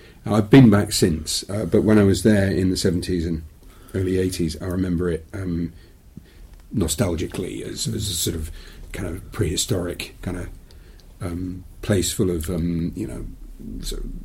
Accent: Wookey Hole, South West England, United Kingdom; So I grew up in Somerset in the village of Wookie Hole, which is known for its caves and its paper mill and its the Witch of Wookie Hole.

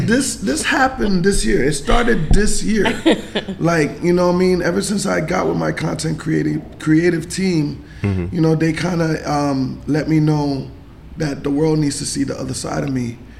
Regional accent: New York City, New York, United States; I was raised and born in St. Luke's Hospital. I grew up there in New York, Manhattan to be exact.

